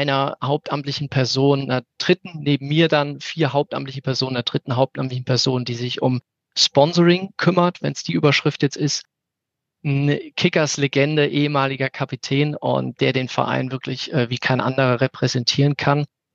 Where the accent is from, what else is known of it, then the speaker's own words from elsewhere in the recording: Mannheim, Baden-Württemberg, Germany; Ich komme aus Mannheim